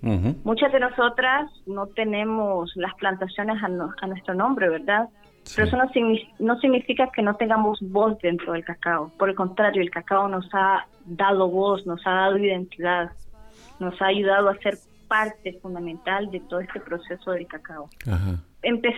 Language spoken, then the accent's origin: Spanish; Nicaragua; moved away; Como nicaragüense, el cacao está presente en mi vida desde que nací.